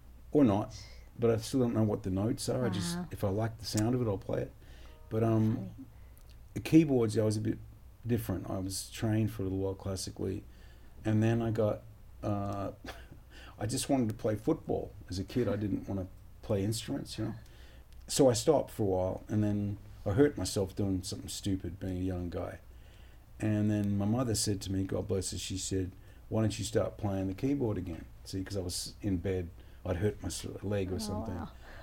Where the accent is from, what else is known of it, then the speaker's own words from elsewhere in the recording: Perth, Western Australia, Australia; growing up in Perth in Western Australia, in such an isolated city geographically in the world